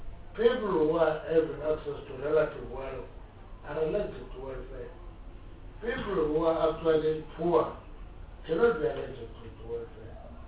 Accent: South Africa; I grew up in the Bantustan.

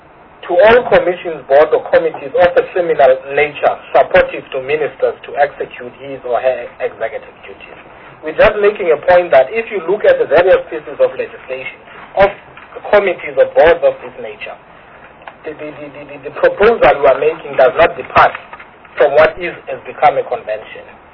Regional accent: South Africa; first language Xhosa; English is a second language; Okay, my first language is Xhosa. You will excuse me.

